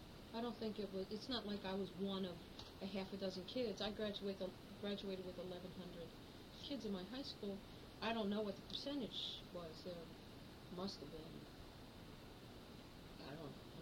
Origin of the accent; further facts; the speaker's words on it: Levittown, Pennsylvania, United States; now in Merchantville, United States; Levittown, Pennsylvania. My family still lives there.